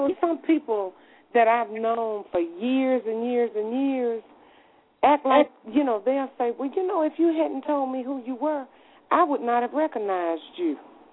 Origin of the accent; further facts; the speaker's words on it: Mississippi, United States; No, I'm from Mississippi.